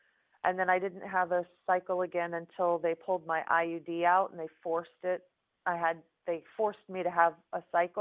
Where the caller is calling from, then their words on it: Florida, United States; I'm calling from Florida.